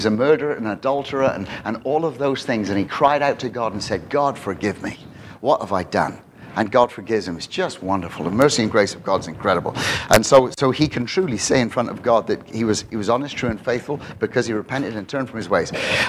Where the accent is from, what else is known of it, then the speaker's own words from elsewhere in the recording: Canada; money in my drawer. So I'm Canadian.